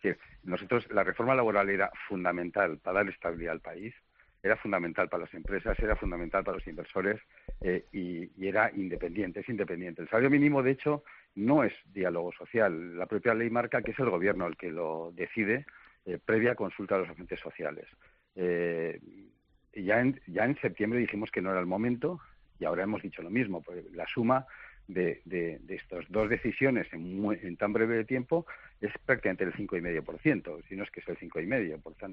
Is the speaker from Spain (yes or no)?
yes; Spain; los inversores somos españoles.